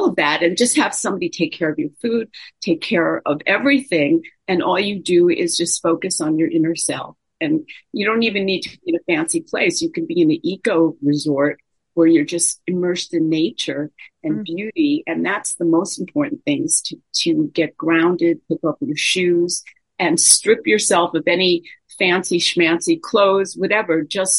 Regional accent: New York, United States; I'm a coast girl. I'm from the East Coast, and now I'm on the West Coast.

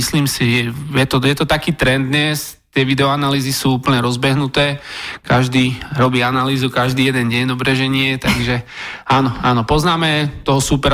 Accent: Košice, Košice Region, Slovakia; To nie, som z Košic, takže nemal som na to tú príležitosť.

